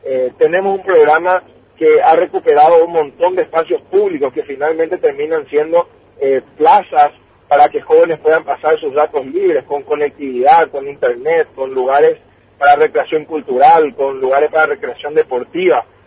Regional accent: Caaguazú, Paraguay; yo, que soy del Paraguay profundo, yo que vengo del departamento de Caguazú

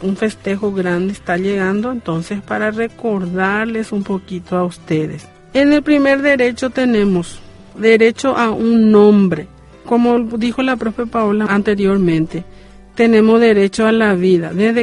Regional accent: Paraguay; born there; todos estamos en Paraguay y los que nacimos aquí en Paraguay somos paraguayos.

